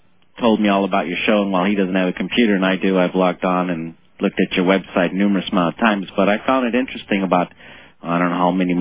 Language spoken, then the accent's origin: English; San Francisco, California, United States; I'm from San Francisco.